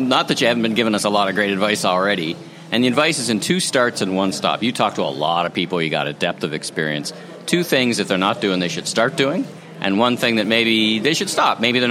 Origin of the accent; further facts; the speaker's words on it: Canada; I'm Canadian. We had that experience a lot in Canada, right?